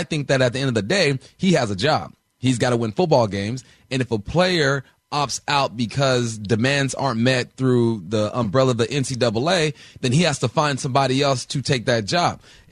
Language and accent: English; California, United States; now in Washington, United States; I'm still in the state of Washington, and I'm from California, mainly because I went to Washington State University